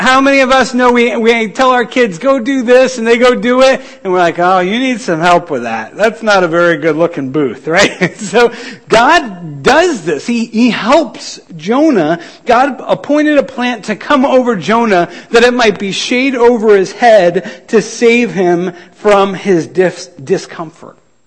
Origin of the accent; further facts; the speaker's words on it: New York, United States; As many of you know, I grew up in New York State, upstate New York, near Albany.